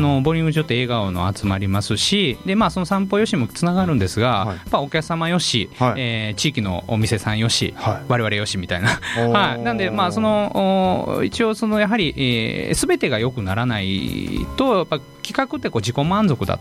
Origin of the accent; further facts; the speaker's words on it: Kansai, Japan; あの関西人なので、はいはい、結構その出汁にうるさいんですけど